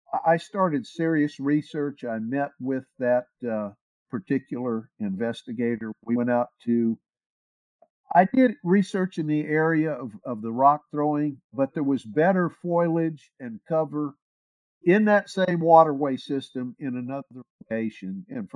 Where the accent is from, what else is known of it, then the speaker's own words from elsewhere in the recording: West Coast, United States; Well, look, I grew up out on the West Coast hunting, fishing, camping in some prime Bigfoot area